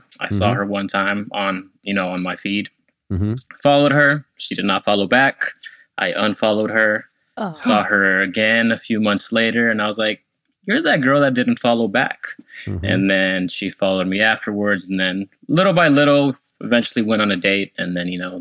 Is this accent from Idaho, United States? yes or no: no; Dallas, Texas, United States; now in Royse City, United States; Specifically, I'm in Royce City. I'm about 40 minutes east of Dallas, but I grew up in Dallas.